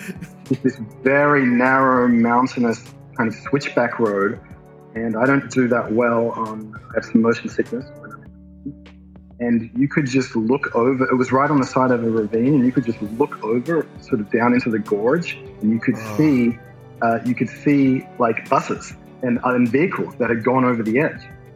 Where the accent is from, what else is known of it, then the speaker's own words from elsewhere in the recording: Australia; now in Portugal; Right. Well, I'm from Australia originally. Wendy's American. So we met in Italy and now we live in Portugal.